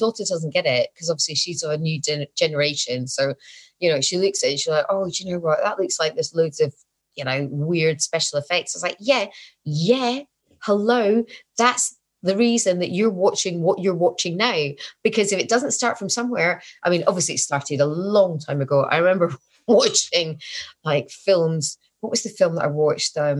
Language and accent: English; Scotland, United Kingdom; I'm Scottish, I'm getting old, I can say what I like.